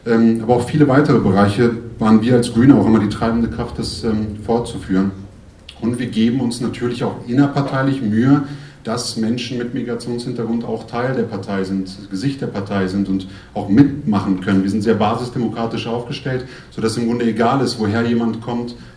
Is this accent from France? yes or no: no; Goslar, Lower Saxony, Germany; born there; now in Hanover, Germany; Ich komme gebürtig aus Goslar, aus dem schönen Harz und wohne seit 2001 in Hannover.